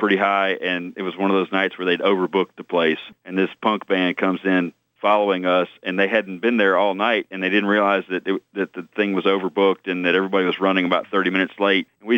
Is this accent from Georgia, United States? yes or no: yes; Stone Mountain, Georgia, United States; I go down there, and you know, I grew up in Stone Mountain, Georgia.